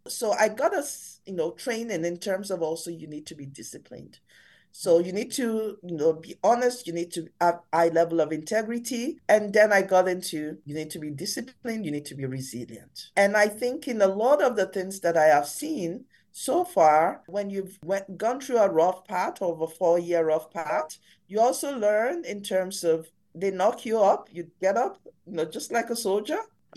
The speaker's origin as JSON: {"language": "English", "country": "Nigeria", "tie": "born there", "said": "I was born in Nigeria."}